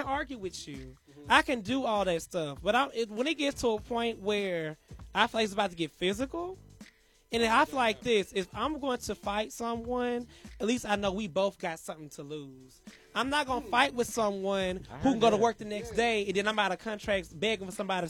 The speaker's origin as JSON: {"language": "English", "town": "Gulfport", "region": "Mississippi", "country": "United States", "said": "really for people who can come from the country, from the dirty South, Mississippi. I'm from Gulfport, Mississippi."}